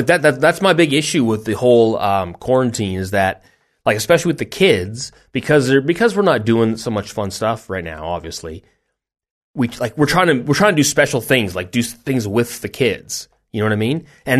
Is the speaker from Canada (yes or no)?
yes; Canada; Amazon America still works as far as I know, but Amazon Canada, and we're Canadian.